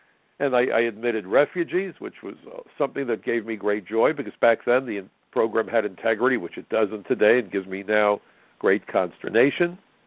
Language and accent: English; United States; nobody interviewed me, by the way, and I am an American